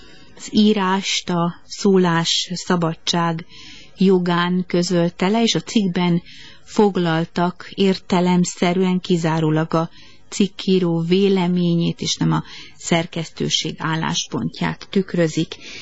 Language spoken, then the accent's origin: Hungarian; Israel; hogy mi izraeliek vagyunk a megszállók például